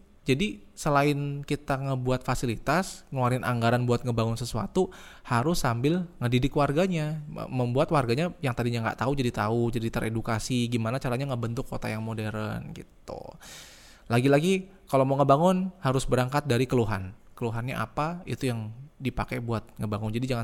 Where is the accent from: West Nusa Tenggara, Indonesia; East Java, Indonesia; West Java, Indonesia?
West Java, Indonesia; Bekasi; gue dari Bekasi suka lewat Kalimalang ya